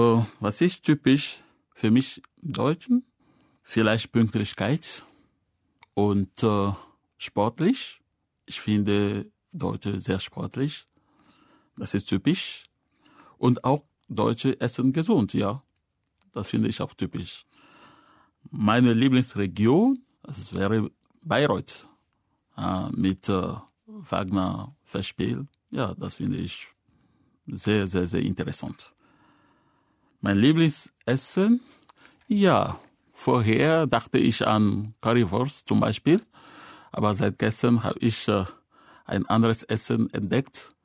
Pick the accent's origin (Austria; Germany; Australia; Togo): Togo; Ich komme aus Togo in Westafrika. Ich bin im Jahre 1967 geboren